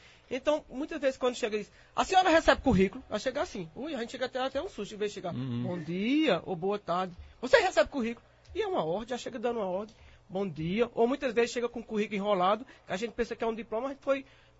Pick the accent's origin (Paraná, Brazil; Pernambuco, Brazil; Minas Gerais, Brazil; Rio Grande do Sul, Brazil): Pernambuco, Brazil; Tabira; Recordo-me quando eu era lá em Tabira, que eu sou de Tabira